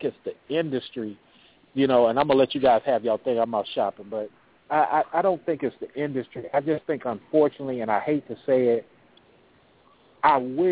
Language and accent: English; Oakland, California, United States; Man, I'm from Oakland, California, so, you know.